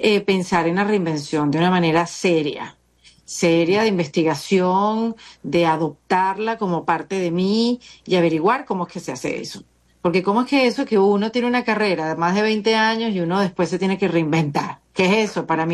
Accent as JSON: {"language": "Spanish", "country": "Venezuela", "moved": "yes", "lives_now": "Miami, United States", "said": "emigré como muchos venezolanos, llegué a la ciudad de Miami, como sabes, mi familia es cubana y ellos estaban aquí, ellos ya se habían ido de Venezuela porque ellos sabían más que yo, y entonces me esperaron aquí en Miami, ya yo llevo 11 años viviendo acá"}